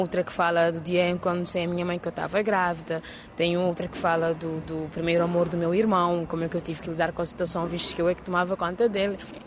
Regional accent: Santiago, Cape Verde; Eu sou da Ilha de Santiago, Cabo Verde é composto por 10 ilhas e como se cada ilha tivesse a sua cultura, o seu estilo de música.

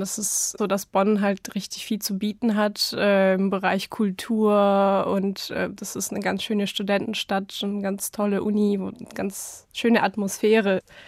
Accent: Ulan-Ude, Buryatia, Russia; German is a second language; und ich komme aus Ulan-Ude, das ist in Ostsibirien. Ich bin im Jahr 1995 geboren

